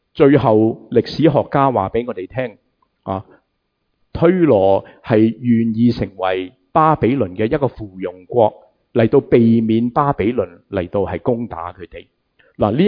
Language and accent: Cantonese; Hong Kong; 我们香港人，我们知道香港人最叻就移山填海